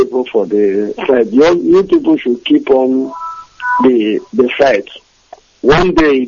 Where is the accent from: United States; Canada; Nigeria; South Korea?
Nigeria; Imo; I'm from Imo State.